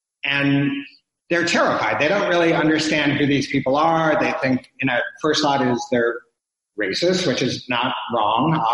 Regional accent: Iowa, United States; as representing the people I grew up with in Iowa

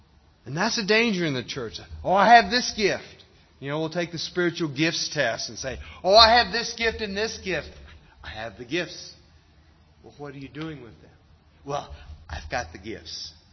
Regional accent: Massachusetts, United States; Now, I grew up in Massachusetts. That's where I learned to drive. And so we had a lot of ice, a lot of snow.

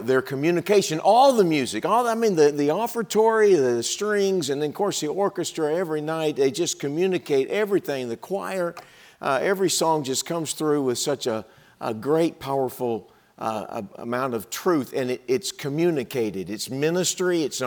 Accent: Texas, United States; accent: Texan; I don't speak like a Wisconsinite. I speak like I'm from Texas.

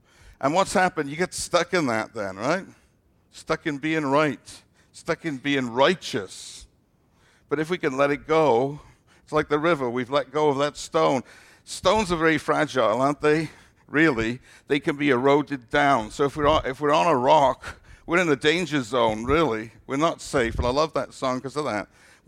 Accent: United Kingdom; now in Texas, United States; I still think of myself somewhat as British sometimes. But I know I'm a Texan now, yeah.

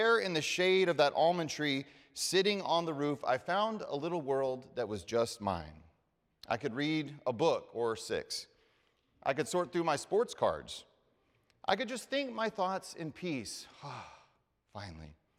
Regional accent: the South, United States; I grew up in the South.

